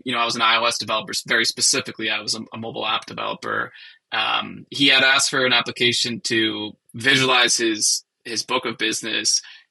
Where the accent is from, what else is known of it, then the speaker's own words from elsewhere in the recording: Ohio, United States; Yeah, I mean, I grew up in outside of Cleveland, Ohio, hence the Browns fan comment.